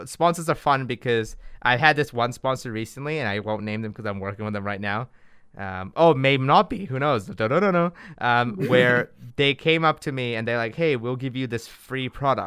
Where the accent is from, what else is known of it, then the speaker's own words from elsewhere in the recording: Japan; Like, I grew up in Japan. I love anime, you know